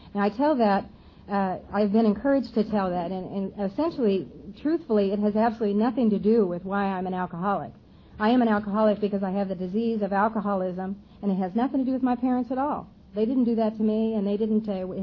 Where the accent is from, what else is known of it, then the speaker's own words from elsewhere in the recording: Montana, United States; And I grew up in Montana. I'm the oldest of four kids.